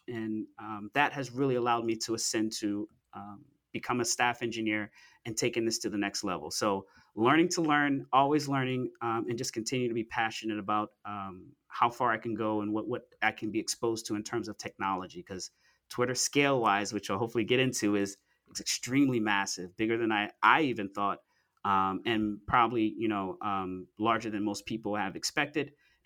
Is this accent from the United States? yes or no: yes; Florida, United States; So I'm originally from South Florida. I'm a child of an immigrant. My parents are from Haiti. I'm a first-generation Haitian-American